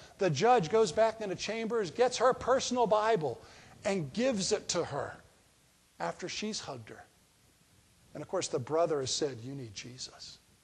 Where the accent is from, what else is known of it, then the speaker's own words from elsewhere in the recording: Annapolis, Maryland, United States; Growing up in Annapolis, seeing how midshipmen lived